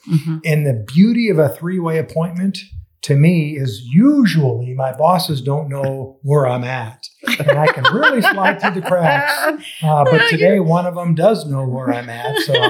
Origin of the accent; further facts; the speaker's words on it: Minnesota, United States; I made my way to West Texas 30-some years ago. I'm a native Minnesotan. I'm actually a city kid.